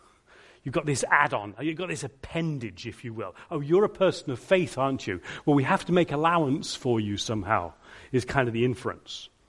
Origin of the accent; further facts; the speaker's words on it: England, United Kingdom; and plus I'm English. You know, we don't do that stuff, do we?